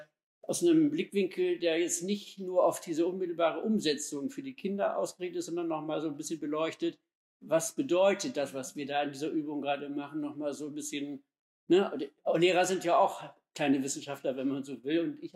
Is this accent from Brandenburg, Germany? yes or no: no; Bremen, Germany; in diesem Stadtteil von Bremen, wo ich herkomme